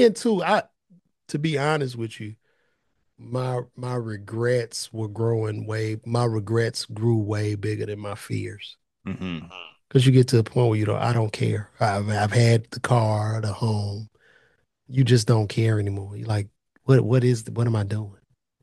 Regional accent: Chicago, Illinois, United States; I'm from the South Side of Chicago, blue collar city. It was just about getting a job.

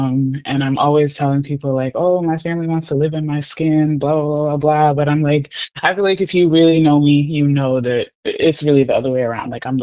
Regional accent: Michigan, United States; also born or lived in Gambia; I grew up in Michigan. So I was born in Gambia, West Africa. And then I came to America when I was like 2.5, 3 years old.

